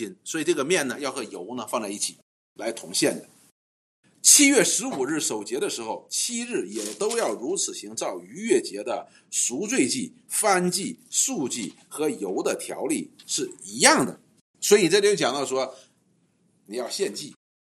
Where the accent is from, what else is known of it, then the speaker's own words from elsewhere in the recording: China; 像我们中国人每年到时间就过春节